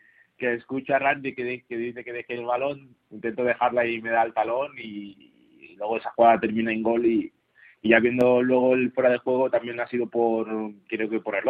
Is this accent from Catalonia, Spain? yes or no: yes; Granollers, Catalonia, Spain; born there; desde mi hermano mayor hasta mi hermana chica somos nacidos en Granollers.